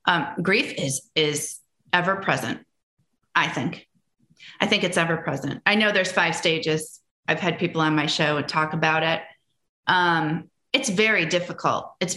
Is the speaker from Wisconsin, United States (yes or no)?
yes; Wisconsin, United States; I mean, a lot of people say, well, you were born and raised in Wisconsin. Maybe that's it. Maybe there is something to the Midwest. I don't know, but it's who I am.